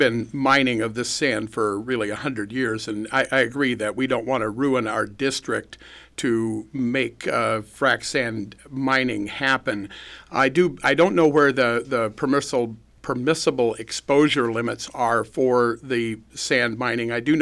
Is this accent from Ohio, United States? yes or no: no; Wisconsin, United States; We're people from Wisconsin. We're people from America.